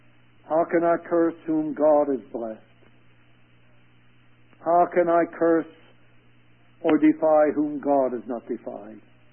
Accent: United States; My grandparents emigrated from Germany, and I'm not a German, I'm an American.

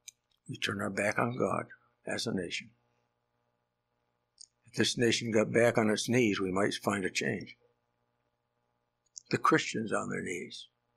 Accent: Canada; In fact, I came from Canada.

